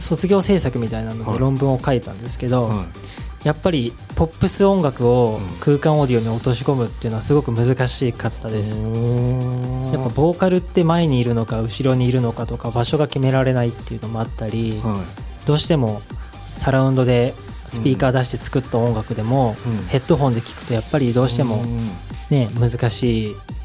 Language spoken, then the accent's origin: Japanese; Kanagawa, Japan; あ、ご出身神奈川県ですね。